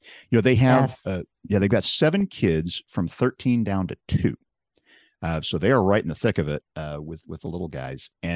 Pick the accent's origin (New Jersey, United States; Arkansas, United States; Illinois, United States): Illinois, United States; Chicago; And I'm from Chicago. So I know of like, you know, you don't send a stranger into Chicago.